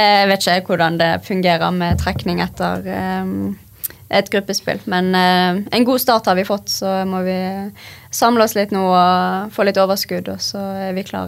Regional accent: Bergen, Vestland, Norway; Vi er jo bergensere, så vi må tørre å si det.

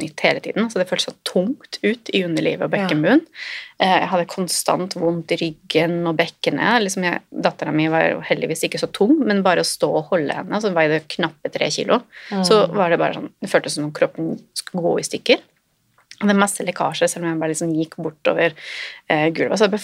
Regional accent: Spain; Jeg vokste opp i Spania, så det var noen spanske nettsider som jeg heldigvis kunne lese.

